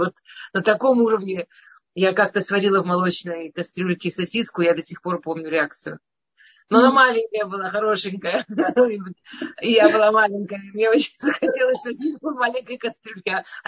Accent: Moscow, Russia; То есть я из Москвы, из такой обычной, достаточно ассимилированной семьи

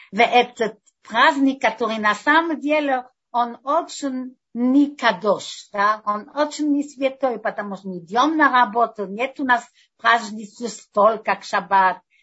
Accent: Ukraine; Я помню, я из Украины, я помню, что были свечи на окно из еврея, которые жили в нашем местечке.

